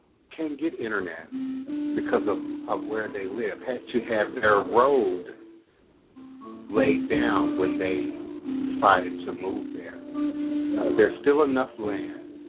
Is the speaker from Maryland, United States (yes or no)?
yes; Maryland, United States; also born or lived in Chicago; I was born in Chicago, and then we moved to Maryland probably when I was four. I want to say three or four, probably four.